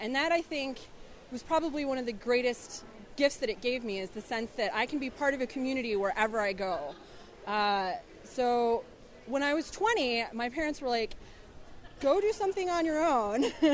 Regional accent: Ireland; I'm Irish.

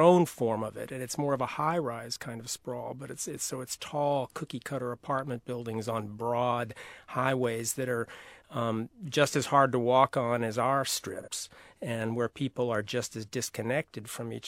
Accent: United States; I'm American, and I wanted to write about the American situation.

